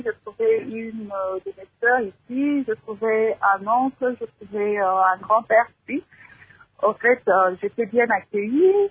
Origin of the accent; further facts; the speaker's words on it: DR Congo; moved away as an adult; je suis graduée chez nous au Congo en sciences médicales. Mais ici, on n'accepte pas, c'est pas vraiment valorisé nos diplômes du Congo.